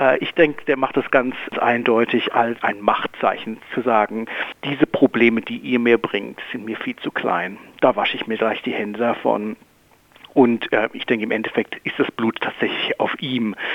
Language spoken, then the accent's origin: German; Germany; now in Australia; wir als Deutsche oder als deutschstämmige Menschen haben großes Interesse an der Umwelt